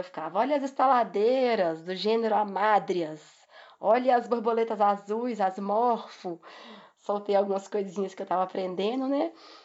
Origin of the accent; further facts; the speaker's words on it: Teófilo Otoni, Minas Gerais, Brazil; born there; Eu nasci em Teófilo Otoni, que é no Vale do Mucuri, mas fica pertinho ali do Parque do Rio Doce, mais ou menos 2-3 horas do parque.